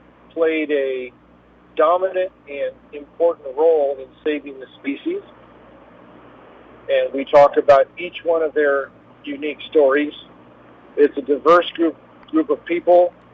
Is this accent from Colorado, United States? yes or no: yes; Colorado, United States